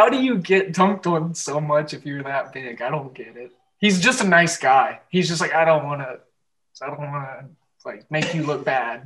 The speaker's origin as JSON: {"language": "English", "region": "Oklahoma", "country": "United States", "tie": "born or raised there", "said": "I grew up in Oklahoma. About third, fourth grade, I did a book report on the Seattle Seahawks."}